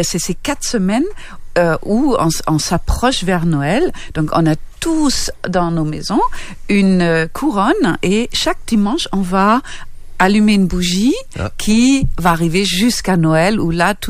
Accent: Northern Germany, Germany; moi, je viens du nord de l'Allemagne, d'accord, le plat pays.

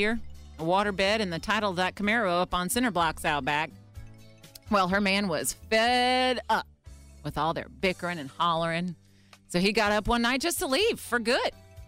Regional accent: Florida, United States; now in Atlanta, United States; What the Florida? My home state is a state that just keeps on giving.

